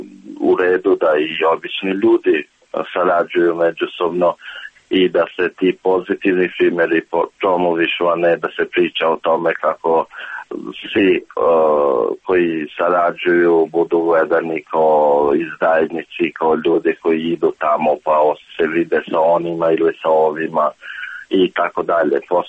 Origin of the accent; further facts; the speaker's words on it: Peć, Kosovo; also born or lived in Sinj; pošto sam ja poreklom iz Peći